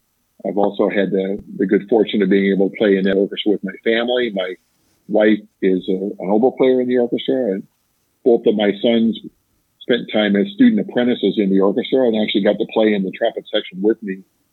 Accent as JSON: {"language": "English", "town": "LaPorte", "region": "Indiana", "country": "United States", "tie": "born or raised there", "said": "Well, I really haven't strayed very far from home because I was born and raised here in LaPorte, Indiana, graduated from LaPorte High School."}